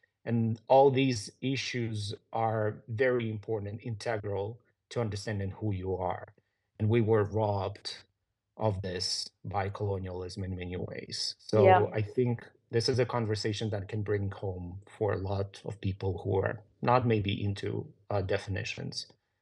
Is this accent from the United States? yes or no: no; Ukraine; to tell people that I'm from Ukraine or I'm Ukrainian